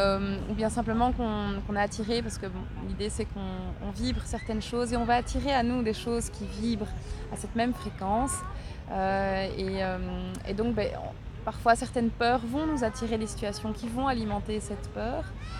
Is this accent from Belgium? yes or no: yes; Écaussinnes, Wallonia, Belgium; Je suis originaire d'Écossine, et ce qui n'est pas très loin en fait, hein, c'est à 10-15 minutes en voiture d'ici.